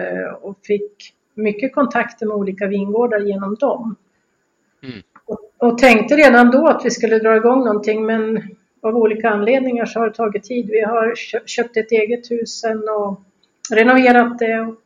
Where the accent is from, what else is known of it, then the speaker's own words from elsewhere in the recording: Hudiksvall, Gävleborg County, Sweden; moved away as an adult; now in France; Vi kommer ifrån Norrland som sagt. Jag är från Hudiksvall